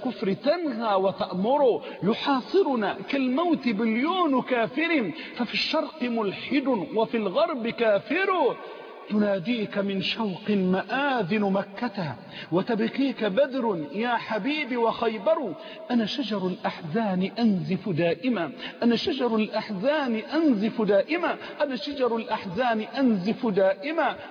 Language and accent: Arabic; Egypt; رجعت زي ما قلوا عندنا في مصر